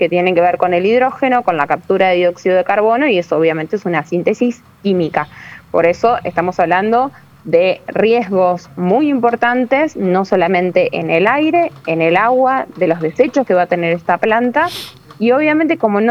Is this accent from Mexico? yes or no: no; Argentina; no solamente nosotros como argentinos